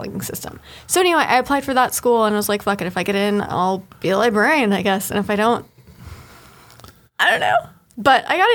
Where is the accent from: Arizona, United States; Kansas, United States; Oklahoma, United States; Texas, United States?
Texas, United States; Dallas; I grew up in Dallas for the most part, and I went to undergrad in Dallas.